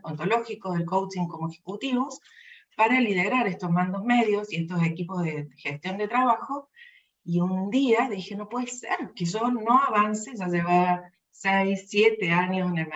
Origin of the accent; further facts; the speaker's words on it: Córdoba, Argentina; soy de la ciudad de Córdoba, nací en Córdoba, Argentina. Me caracteriza esa esencia italiana, ya que soy segunda generación de italianos en Argentina y segunda generación de polacos en Argentina.